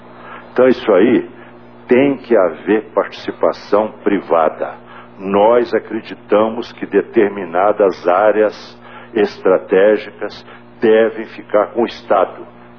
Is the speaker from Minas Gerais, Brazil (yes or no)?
yes; Patos, Minas Gerais, Brazil; Eu sou mineiro, também de Patos, ainda que não tivesse nascido aqui.